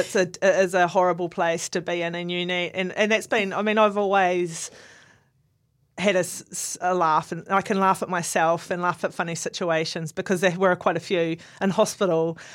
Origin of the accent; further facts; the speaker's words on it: Southland, New Zealand; I'm from Southland, I'm quite a big girl, you know, I'm quite tall and big boned.